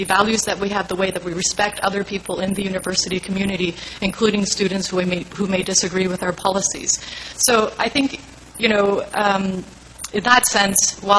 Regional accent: Canada; as an immigrant, I grew up in Canada

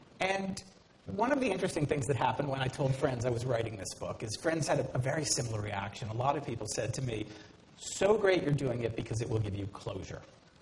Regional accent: Cambridge, Massachusetts, United States; When I was growing up, we grew up in Cambridge, Massachusetts

